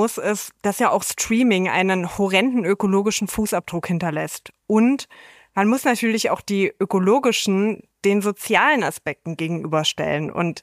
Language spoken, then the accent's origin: German; Leipzig, Saxony, Germany; in meiner Heimatstadt Leipzig